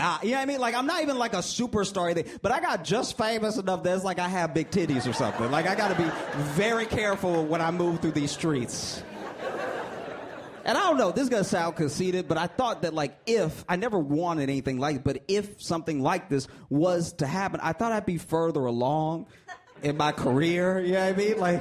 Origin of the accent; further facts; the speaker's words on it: Louisiana, United States; And I don't like guns because I grew up in Louisiana. And when I was in the sixth grade, they wanted to teach us about the history of combat.